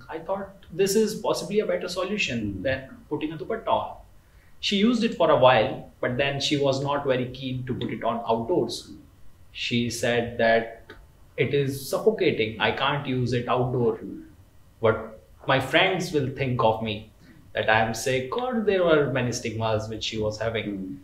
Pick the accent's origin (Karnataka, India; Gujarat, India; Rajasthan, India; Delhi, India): Rajasthan, India; Bikaner; Bikaner is my hometown.